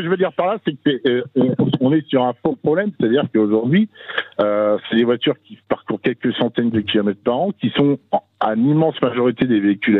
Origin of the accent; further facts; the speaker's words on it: Normandy, France; Je suis normand, mais je bosse toutes les semaines sur Paris.